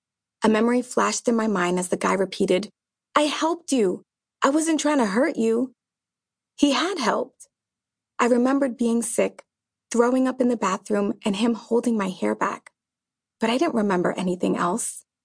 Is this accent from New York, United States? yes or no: yes; New York City, New York, United States; I grew up in New York City, and over there we would have said, "Let's get lit," or "Let's meet up for drinks."